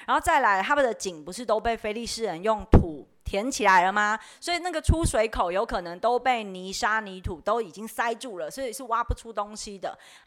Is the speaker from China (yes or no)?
no; Taiwan; 大家身为台湾人，你们用想的就觉得台湾人会怎样？